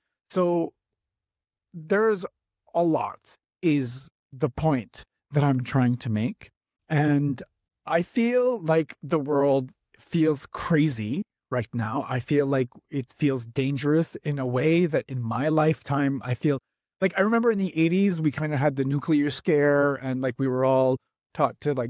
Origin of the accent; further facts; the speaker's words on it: Canada; But like as a Canadian, it's a little scary.